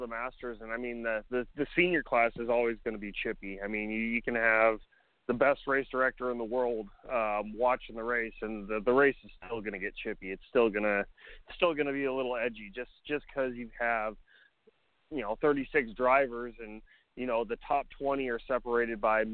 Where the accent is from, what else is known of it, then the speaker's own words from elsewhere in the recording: Roseville, California, United States; now in Washington, United States; No, I'm originally from the Roseville area.